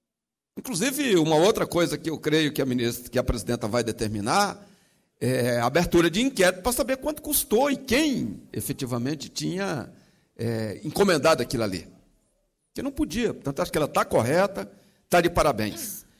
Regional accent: Maranhão, Brazil; eu sou do interior do Maranhão, deputada Gaciel, nasci lá no Vale do Miarim.

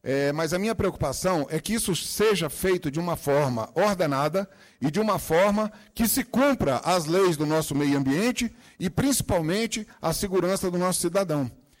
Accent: Sobradinho, Brazil; Posto Brazuca, que é lá da minha cidade de Sobradinho.

